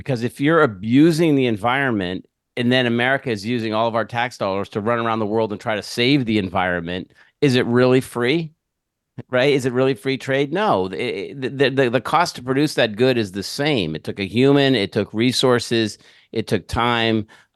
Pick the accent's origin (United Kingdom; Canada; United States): United States; New England; And I grew up in American manufacturing in New England.